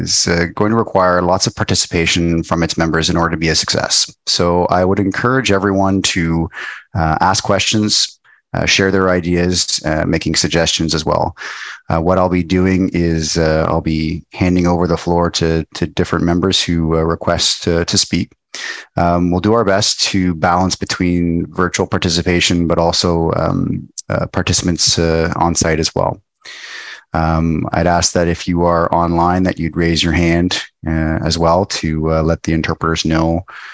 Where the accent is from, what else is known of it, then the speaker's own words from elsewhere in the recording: Canada; A little bit about myself. I'm from Canada. I do speak French.